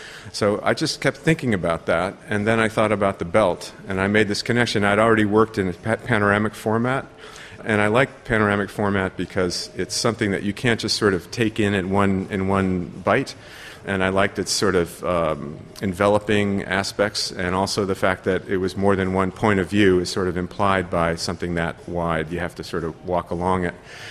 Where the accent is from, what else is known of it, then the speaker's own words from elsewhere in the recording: United States; I'm American, but the reserve is, you know, that's the complications of being native and borders being formed in territories that weren't bordered before